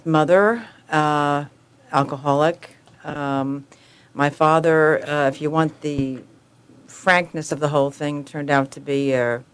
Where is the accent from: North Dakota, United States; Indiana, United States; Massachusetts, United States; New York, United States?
New York, United States; Bronx; I was born and raised in the Bronx.